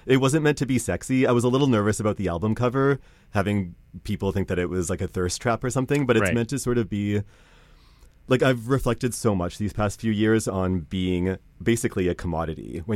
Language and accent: English; Nanaimo, British Columbia, Canada; born or raised there; moved away as an adult; now in Montreal, Canada